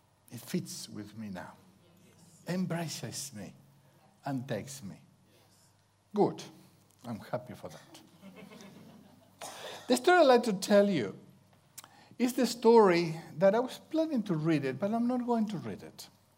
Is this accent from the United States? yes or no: no; Argentina; English is a second language; I'm Argentinian. I'm from Argentina. And Italian family. But I think I may have a little bit of Irish.